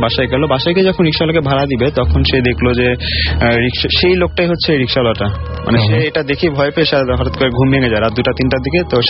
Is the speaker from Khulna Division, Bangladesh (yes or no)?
no; Kathalbagan, Dhaka Division, Bangladesh; আমি বর্তমানে ইউলাভে MBA second semester পড়ছি, আমি কাঠসালবাগান থেকে এসেছি।